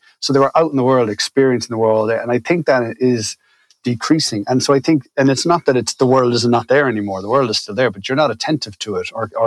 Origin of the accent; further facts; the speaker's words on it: Ireland; and obviously I'm reading as an Irish person, so I don't have that outer perspective of how it's presented to a non-Irish audience